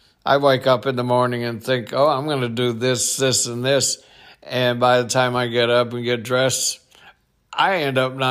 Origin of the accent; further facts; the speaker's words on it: Texas, United States; I'm in Texas. It's where I'm from, my home state.